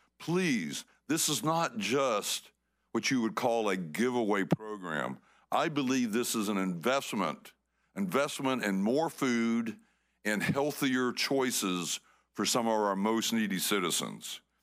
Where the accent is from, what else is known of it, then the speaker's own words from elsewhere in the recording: Florida, United States; born there; We love Palm Beach County. It's one of the best places to farm in the world. I was born in Palm Beach County.